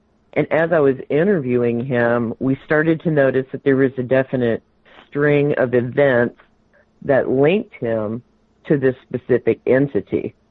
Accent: Clarksville, Tennessee, United States; I grew up in Clarksville, Tennessee, which is close to Adams, which is where the Bell Witch haunting took place.

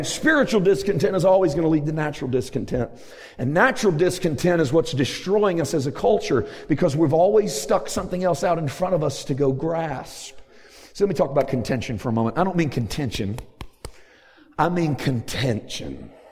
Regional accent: Missouri, United States; now in Santa Clarita, United States; I know. I come from Missouri, and it was just as humid there as it is here.

